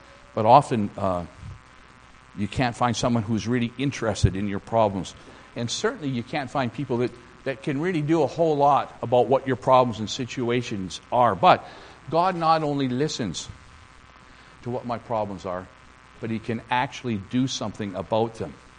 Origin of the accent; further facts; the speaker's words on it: Winnipeg, Manitoba, Canada; we're from Winnipeg.